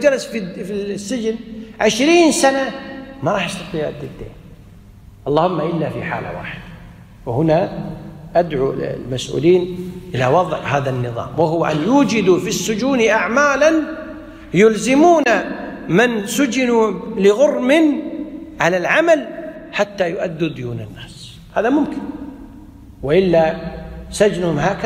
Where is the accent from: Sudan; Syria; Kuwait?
Kuwait